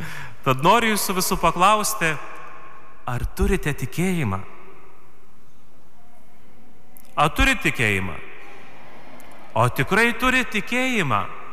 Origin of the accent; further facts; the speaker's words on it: Telšiai, Telšiai County, Lithuania; Aš pats užaugau žemaičių sostiniai. Mano tėviškė netoli katedros, Telšių katedros.